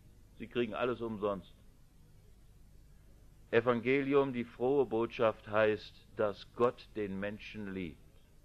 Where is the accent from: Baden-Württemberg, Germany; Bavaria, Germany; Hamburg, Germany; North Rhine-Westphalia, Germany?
North Rhine-Westphalia, Germany; Ich komme auch vom Land, aus dem Oberbergischen, und ich weiß, da kennt jeder jeden sehr genau.